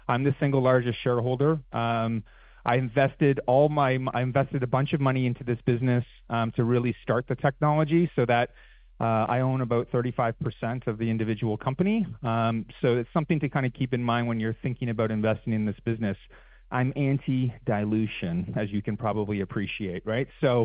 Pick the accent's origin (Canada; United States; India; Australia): Canada; We trade in Canada. I'm Canadian.